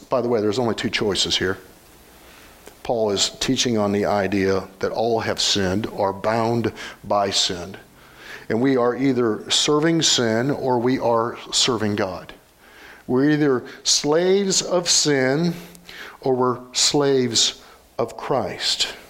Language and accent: English; Indiana, United States; Which technically I'm not a Yankee, I'm from Indiana.